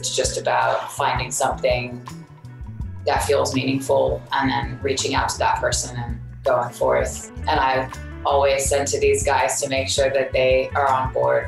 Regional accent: Houston, Texas, United States; it's because we're from Houston, which is a space city. That's just who we are and where we're from.

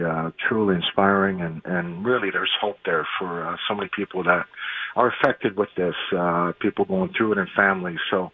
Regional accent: Montreal, Quebec, Canada; we grew up in Montreal

